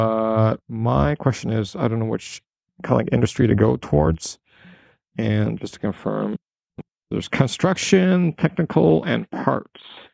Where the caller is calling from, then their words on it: Canada; calling from Canada.